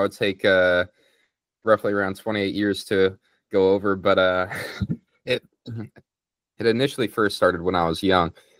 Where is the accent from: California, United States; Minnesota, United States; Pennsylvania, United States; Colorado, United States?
Colorado, United States; And I grew up in Colorado originally